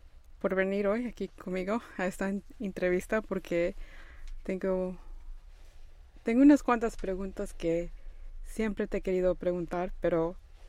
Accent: Mexico; now in United States; recordamos el día de que nos venimos de México aquí a los Estados Unidos

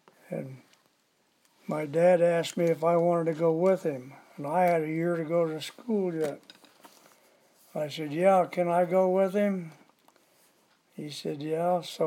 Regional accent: Iowa, United States; I was born in 1926 in Cedar County on a farm. We lived there.

